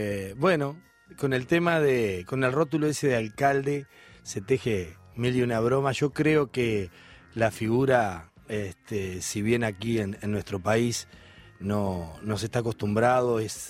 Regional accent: Montevideo, Uruguay; born there; Nací en Emilio Romero y Carlos Telier, en plena Teja. Un barrio de La Teja.

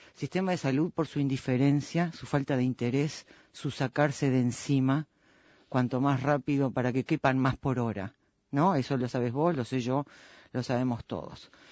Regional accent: Montevideo, Uruguay; No, yo soy de Montevideo.

